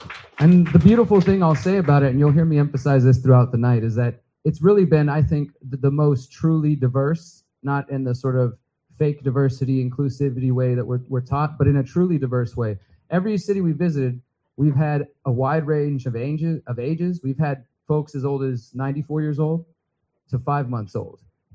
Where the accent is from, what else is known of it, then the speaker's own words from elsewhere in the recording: Houston, Texas, United States; Now, of course, we're from Houston, from this area